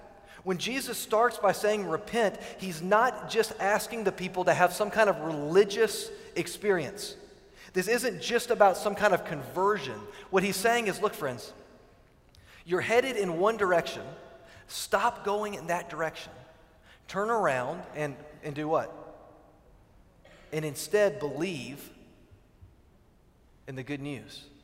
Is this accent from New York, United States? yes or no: no; Virginia, United States; When I was growing up in Virginia, we'd frequently go to Washington, D.C.